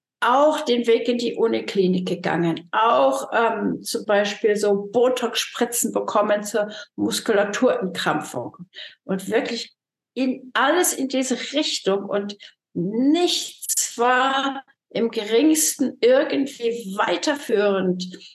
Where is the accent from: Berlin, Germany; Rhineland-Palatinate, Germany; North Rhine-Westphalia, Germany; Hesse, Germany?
Hesse, Germany; also ich komme aus dem Taunus